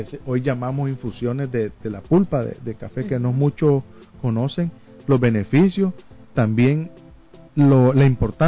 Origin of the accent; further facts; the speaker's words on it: Nicaragua; esa calidad y ese carisma que nos caracteriza como nicaragüense